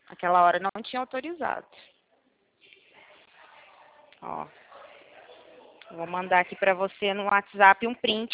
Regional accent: Minas Gerais, Brazil; now in São Paulo, Brazil; Eu, na verdade, eu sou de Minas Gerais. Eu faz pouco tempo que tô morando aqui em São Paulo.

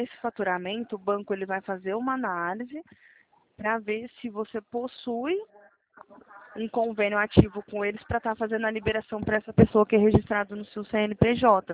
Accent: Bebedouro, São Paulo, Brazil; Eu sou da cidade de Bebedouro, você conhece?

